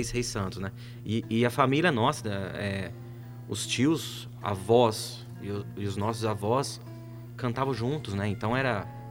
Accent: Dinolândia, Brazil; Aí eu voltei pra minha cidade natal, que é Dinolândia.

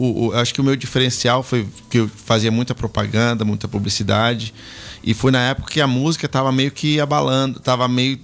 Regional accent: Bahia, Brazil; na Bahia, né? Que é de onde eu nasci, sou originalmente.

